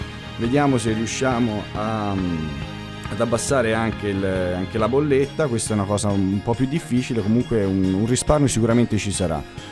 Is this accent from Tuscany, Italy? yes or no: yes; Tuscany, Italy; La provincia di Siena.